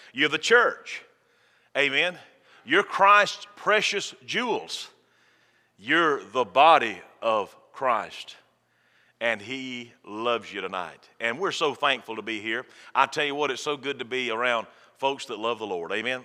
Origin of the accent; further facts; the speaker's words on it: Hoboken, Georgia, United States; now in Folkestone, United States; We are from Hoboken. I've been teaching school there in Hoboken for 20, I think this is my 20th year teaching public school there at Brantley County Middle.